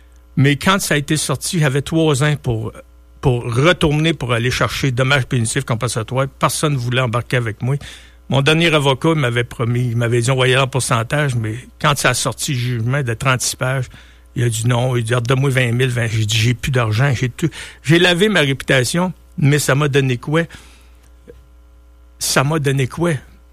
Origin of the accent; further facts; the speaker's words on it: Quebec, Canada; Vous savez, je suis originaire de la Beauce, puis je suis pas mieux qu'un autre, mais je me dis, je suis fier de mes racines